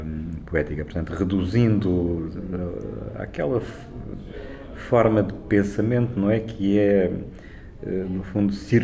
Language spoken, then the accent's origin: Portuguese; Algarve, Portugal; born there; é onde eu nasci, não é? Portanto